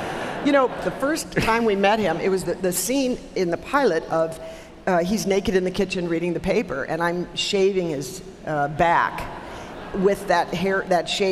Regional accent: Milwaukee, Wisconsin, United States; I grew up in Milwaukee, on the south side of Milwaukee, near Pulaski High School.

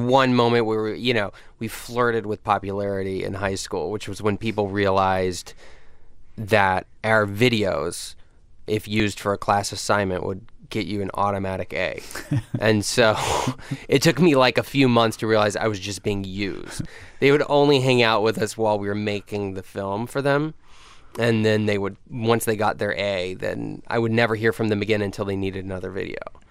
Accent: North Carolina, United States; When we were growing up in North Carolina, there were no twins.

